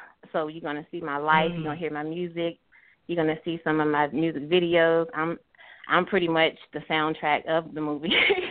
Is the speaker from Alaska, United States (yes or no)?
no; Norfolk, Virginia, United States; And I'm not from Atlanta. I'm from Norfolk